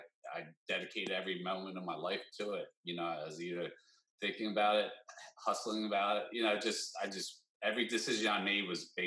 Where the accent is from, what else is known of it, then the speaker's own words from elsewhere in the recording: New Jersey, United States; You know, I'm from Jersey. I grew up on the East Coast.